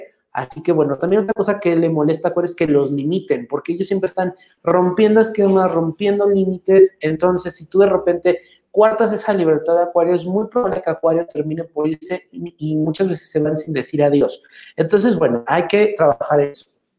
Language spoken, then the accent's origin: Spanish; Mexico; born there; los que nacimos especialmente en México sabemos que si te marco a las 6, me vas a marcar a las 7, 7:30.